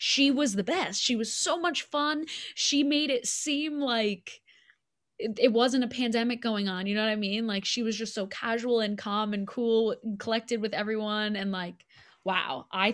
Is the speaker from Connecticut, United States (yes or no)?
yes; Cheshire, Connecticut, United States; I grew up in Cheshire, Connecticut.